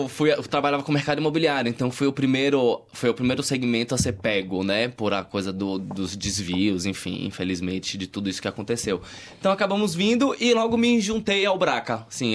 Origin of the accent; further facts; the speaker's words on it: Bahia, Brazil; now in Australia; Eu sou mais um baiano na equipe, né? Temos alguns soteropolitanos.